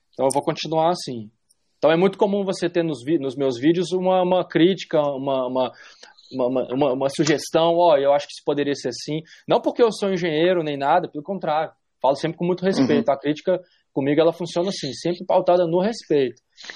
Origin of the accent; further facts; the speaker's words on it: Belo Horizonte, Minas Gerais, Brazil; E BH, que é a minha cidade onde eu nasci e cresci.